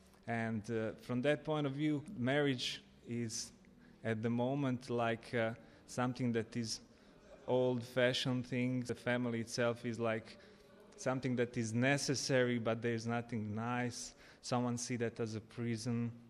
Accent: Bosnia & Herzegovina; now in Croatia; I was a refugee in that time from Bosnia. I was born in Bosnia, and I came in Zagreb in Croatia just a few days.

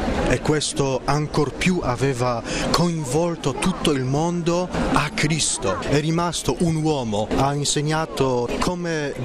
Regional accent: Poland; Provengo dalla Polonia.

